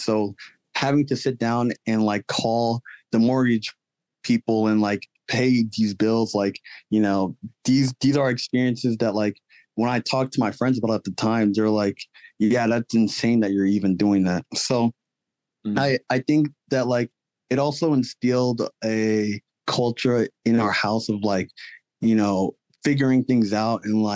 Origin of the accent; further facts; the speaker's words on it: Lawrenceville, Georgia, United States; But ultimately, I grew up in Lawrenceville, Georgia, to two Nigerian parents.